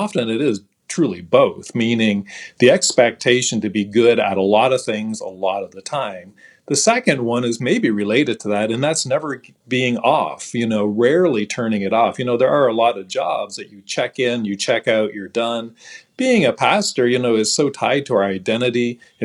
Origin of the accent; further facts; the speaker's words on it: Canada; born there; You know, I'm Canadian by birth, so I love playing ice hockey.